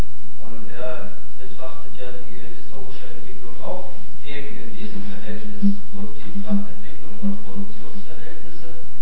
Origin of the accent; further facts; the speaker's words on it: Thuringia, Germany; ich komme aus Münhausen, das ist Thüringen, also neue Bundesland.